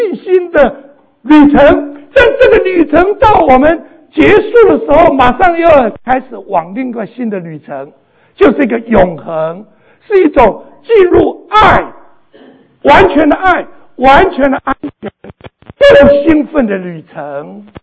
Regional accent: China; 我们中国人呢说谈死色怎么样色变

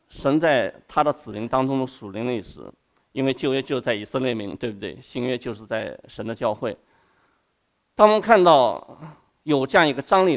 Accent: China; now in United States; 包括大部分弟兄姊妹，我们跟我一样都来自于中国大陆的

